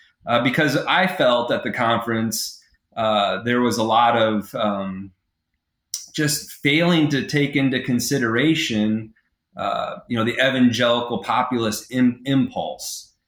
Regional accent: Nebraska, United States; And even though I was from Nebraska, I was very aware of Bryan

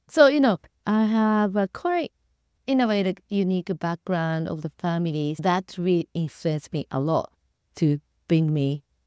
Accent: Tokyo, Japan; English is a second language; I was born in Tokyo and I pretty much grew up in Japan, Tokyo itself. I was born as a first child and my father actually, he came from the countryside in the northeast of Japan, which is Yamagata prefectures.

